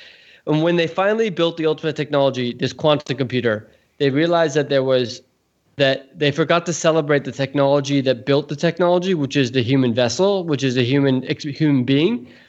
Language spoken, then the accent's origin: English; California, United States; So I grew up around technology in Silicon Valley, and I'm grateful for it.